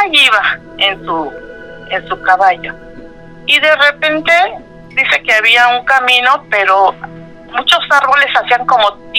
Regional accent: Mexico City, Mexico; Yo soy de aquí, de la Ciudad de México, de la alcaldía Álvaro Obregón.

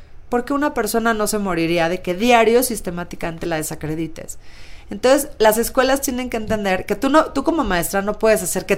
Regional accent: northern Mexico, Mexico; somos norteños, así hablamos nosotros

